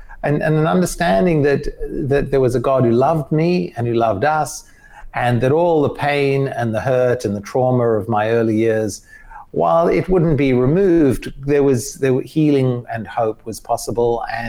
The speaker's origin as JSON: {"language": "English", "town": "Choma", "region": "Southern Province", "country": "Zambia", "tie": "born there", "said": "I was born in Zambia, in a little village up Choma in Zambia. My mum was and her parents were refugees from the Holocaust. They fled Germany in 1938."}